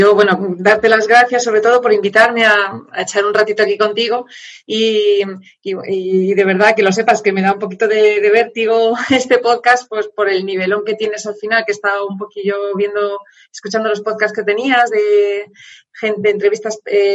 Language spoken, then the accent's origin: Spanish; A Coruña, Galicia, Spain; moved away as an adult; also born or lived in Madrid; pero yo soy de La Coruña, ¿vale? Cuando era mucho más joven me fui a vivir a Madrid a estudiar la carrera, empecé en La Coruña y posteriormente, segundo año, me fui a Madrid